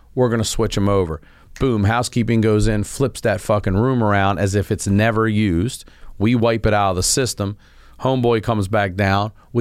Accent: Baltimore, Maryland, United States; I come from Baltimore. Like, I didn't even know what a concierge was until I worked at this place.

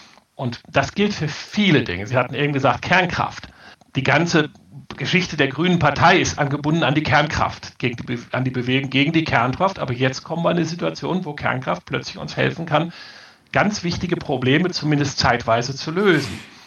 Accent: Rhineland, Germany; ich komme aus dem Rheinland

